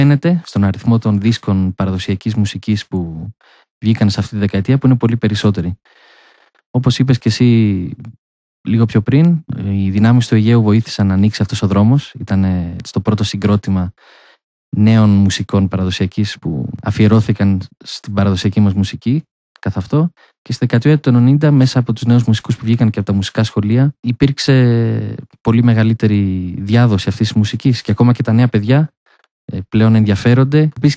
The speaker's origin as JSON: {"language": "Greek", "town": "Athens", "region": "Attica", "country": "Greece", "tie": "born or raised there", "said": "Εγώ είμαι παιδί της πόλης, μεγάλωσα στην Αθήνα. Οι γονείς μου επίσης είναι από την Αθήνα, έχουν μεγαλώσει εκεί."}